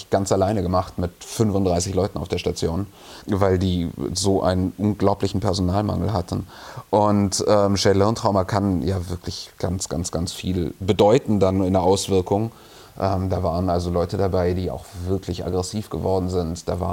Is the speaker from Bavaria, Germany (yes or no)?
yes; Bavaria, Germany; Ich bin ja im Allgäu aufgewachsen und da gab es halt, also auf so einem Dorf mit 1000 Einwohnern und 3000 Kühen.